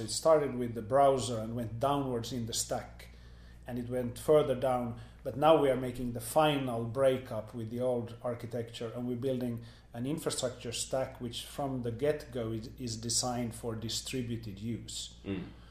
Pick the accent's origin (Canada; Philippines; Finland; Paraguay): Finland; moved away as an adult; now in United States; I'm originally from Finland, from where I moved to Silicon Valley in 2003 with my family.